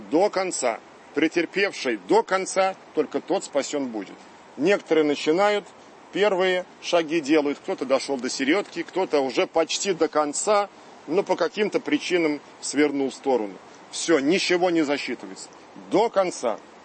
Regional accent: Moscow, Russia; А так, как коренной москвич, я интересовался жизнью московских священников

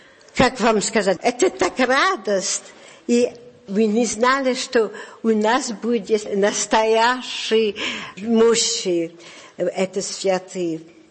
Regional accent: France; born there; Russian is a second language; потому что я родилась во Франции, эмигрант.

